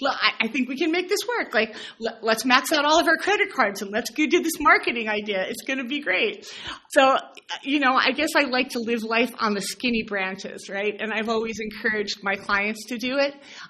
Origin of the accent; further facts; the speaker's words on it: New Jersey, United States; also born or lived in New York City; Well, you know, I'm from New Jersey. I've lost my accent, I believe. And, you know, I lived in New York City for a long time.